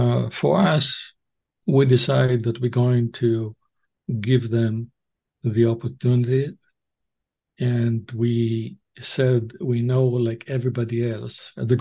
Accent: Israel; In my case, I was born in Israel, grew up in Israel

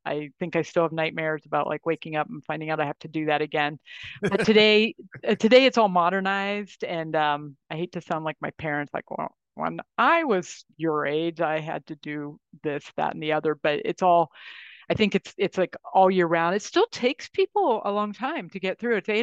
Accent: Ohio, United States; I grew up in Northeastern Ohio.

